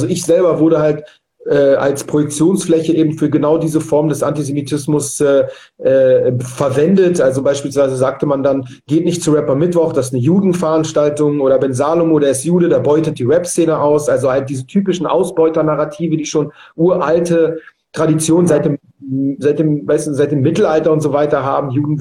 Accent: Berlin, Germany; weil ich bin in Berlin-Schöneberg aufgewachsen

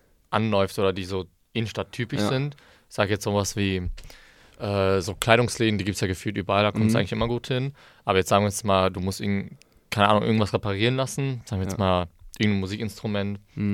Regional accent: Essen, North Rhine-Westphalia, Germany; also ich komme aus Essen

